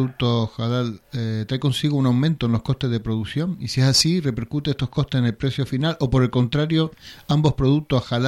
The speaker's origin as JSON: {"language": "Spanish", "country": "Spain", "said": "y español, pues también agradecido."}